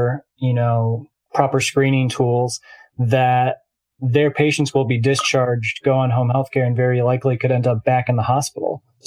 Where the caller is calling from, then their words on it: Chicago, Illinois, United States; I'm calling from Illinois, specifically here in Chicago, kind of a hotbed right now.